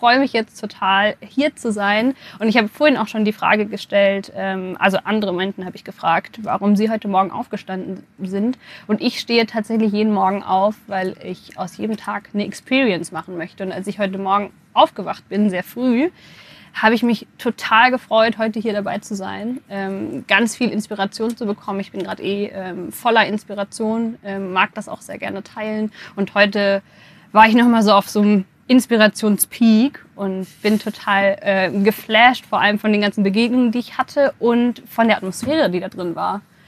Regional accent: Bielefeld, North Rhine-Westphalia, Germany; Ich komme, jetzt bin ich gespannt, aus Bielefeld. Ich bin in Bielefeld geboren. Das ist ein Ort, den es tatsächlich gibt. Ich habe auf einem Dorf mein Abitur gemacht

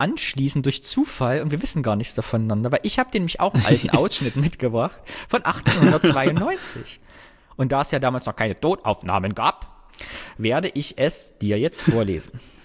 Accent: Thuringia, Germany; es ist in Südthüringen. Mir geht also wieder das Herz auf, aus meiner Heimat.

